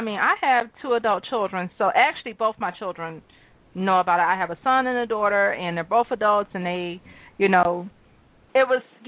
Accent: Michigan, United States; I'm from Michigan, so we don't have, like, a lot of male strip clubs

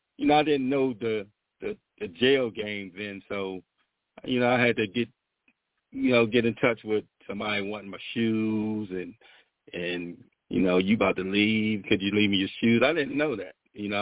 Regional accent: Washington, District of Columbia, United States; I grew up on Northeast in Kenilworth until the year 1987, and it's when we moved to Southeast Washington, Woodland Terrace.

